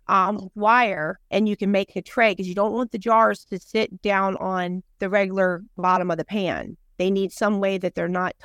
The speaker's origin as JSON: {"language": "English", "region": "the South", "country": "United States", "accent": "southern", "said": "Meat, yeah, like a meat. Yeah, you know, my Southern accent."}